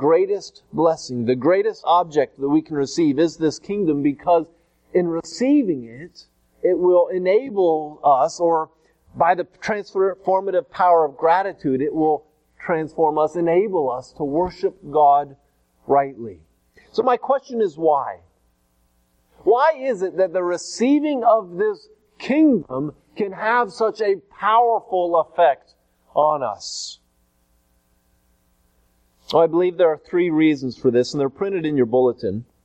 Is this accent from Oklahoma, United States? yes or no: yes; Tulsa, Oklahoma, United States; I've told you about the peach trees we had growing up in Tulsa.